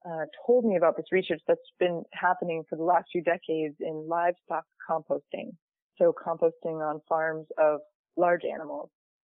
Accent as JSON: {"language": "English", "town": "Plainfield", "region": "New Hampshire", "country": "United States", "tie": "born or raised there", "said": "She took on the a campaign in my hometown in Plainfield, New Hampshire"}